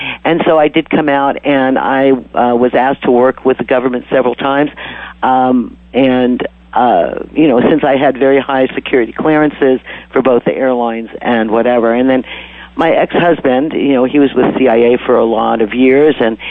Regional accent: New York City, New York, United States; I grew up in New York by the time that I was 18.

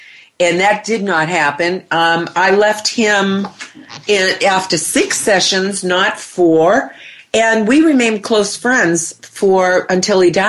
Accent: Boston, Massachusetts, United States; He's from Boston. I'm from Boston.

